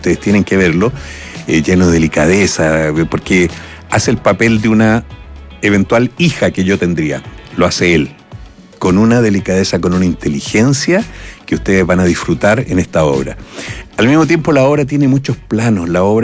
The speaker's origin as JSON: {"language": "Spanish", "town": "Los Ángeles", "region": "Biobío", "country": "Chile", "tie": "born or raised there", "said": "Claro, yo soy nacido y criado en Los Ángeles."}